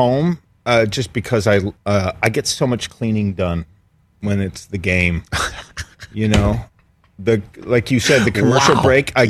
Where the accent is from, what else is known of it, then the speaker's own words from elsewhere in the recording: Toledo, Ohio, United States; I'm from Toledo.